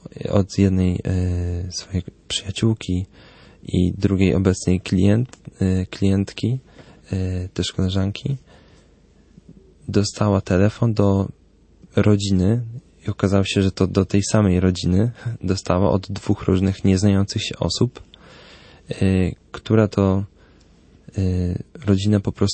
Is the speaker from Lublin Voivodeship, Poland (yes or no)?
yes; Lublin, Lublin Voivodeship, Poland; My jesteśmy z Lublina, więc do Gdyni trochę daleko. W sensie ja, bo jak to się okazało, moja małżonka jest z Gdyni.